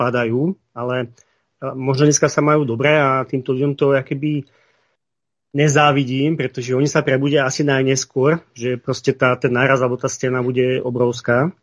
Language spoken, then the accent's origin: Slovak; Vysoké Tatry, Prešov Region, Slovakia; ideme na Liptov a proste pochádzam z Vysokých, mňa to tam nepúšťalo